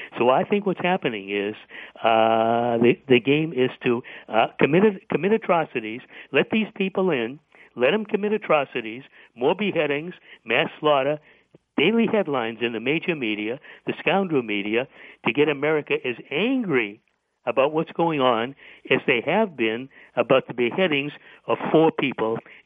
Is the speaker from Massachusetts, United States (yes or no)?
yes; Boston, Massachusetts, United States; I grew up in Boston